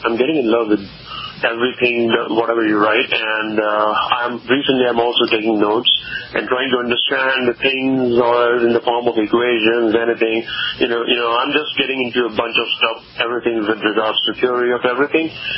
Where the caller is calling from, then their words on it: Texas, United States; I'm calling from Texas